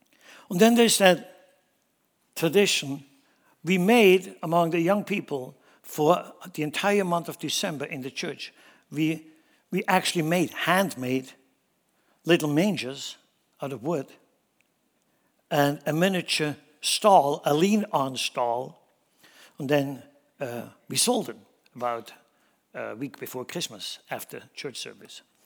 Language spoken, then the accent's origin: English; Switzerland; English is a second language; now in United States; But primarily, I grew up in Switzerland, so we have our traditions. I came over here